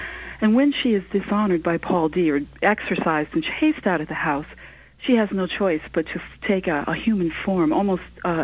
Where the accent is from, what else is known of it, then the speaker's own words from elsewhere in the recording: Akron, Ohio, United States; also an African-American woman, and I grew up in Akron, Ohio, just down the road from Toni Morrison's native Lorraine.